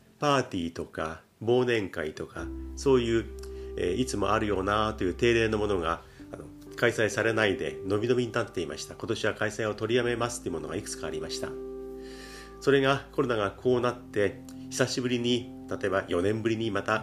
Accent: Kanagawa, Japan; 私は神奈川県生まれ、神奈川県育ちですね。だから横浜の近くに住んでいて、まあ今の住所は横浜市なんですけれども、文化圏というか、場所の説明するときには鎌倉にすごく近い方の横浜っていうふうに、

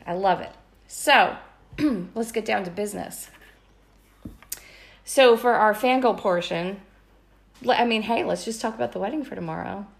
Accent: East Quogue, New York, United States; because I am in my hometown right now. I'm in East Quag, New York on Long Island.

